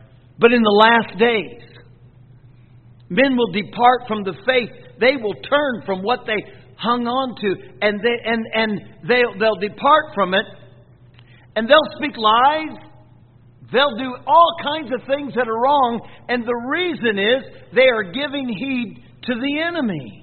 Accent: Marion, Indiana, United States; I live in Marion. That's my hometown.

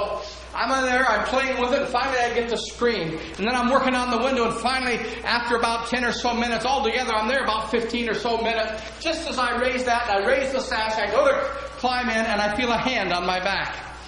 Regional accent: Detroit, Michigan, United States; but when I was growing up in Detroit, I had went to Eastern Michigan University.

